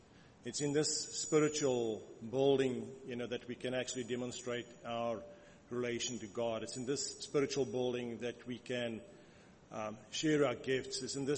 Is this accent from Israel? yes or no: no; South Africa; born there; so I was born in South Africa, similar to Marietta